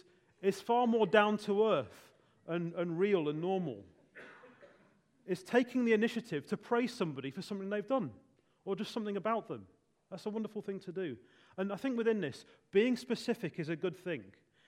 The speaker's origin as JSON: {"language": "English", "country": "United Kingdom", "said": "Maybe it's we're British, and speaking positively to somebody is often seen as false or awkward. Maybe it's just our Britishness."}